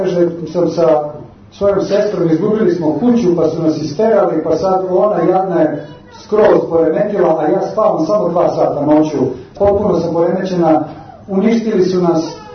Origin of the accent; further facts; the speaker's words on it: Belgrade, Serbia; ja sam rođen u Beogradu i mi Beograđani najmanje znamo u stvari dakle smo, mi smo jedna rekla bez korena ovako, ali ja ipak znam da je moj prađe po ocu u stvari iz okoline baš tamo Mrkonjića, tako